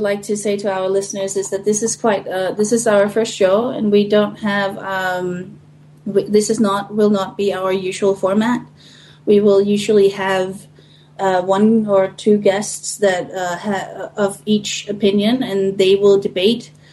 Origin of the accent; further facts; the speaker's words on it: Denmark; Or I should say, I'm from Denmark, and they're basically from the same family, so.